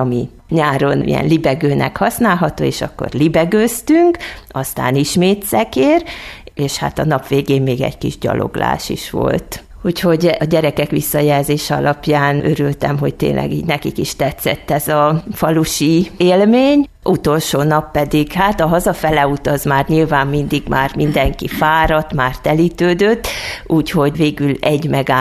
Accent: Harghita, Romania; A harmadik napon volt a Csíki nap, ami számomra azért volt különleges, mert hát az én szülőföldem.

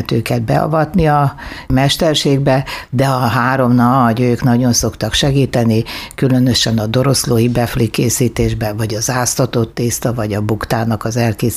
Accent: Kanjiža, Vojvodina, Serbia; Én észak-bácskai vagyok, magyar-kanizsai, ott születtem.

